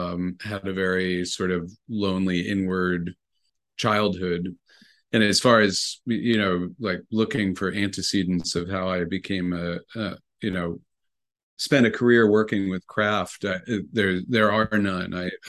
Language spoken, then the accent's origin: English; New York, United States; I grew up about 50 miles north of New York City in a tiny little town that was at the time was mainly a summer community for New Yorkers.